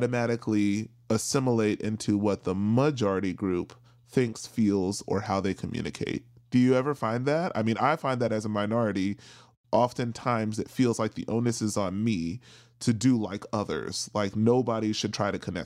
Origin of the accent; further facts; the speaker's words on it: New York City, New York, United States; now in St. Louis, United States; I'm located in St. Louis, Missouri. I grew up in New York City, went to school in Chicago.